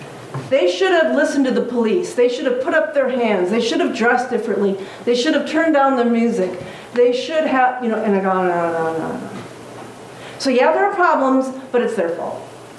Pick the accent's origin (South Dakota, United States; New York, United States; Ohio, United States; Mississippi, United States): South Dakota, United States; when I grew up in South Dakota and I knew no one other than white people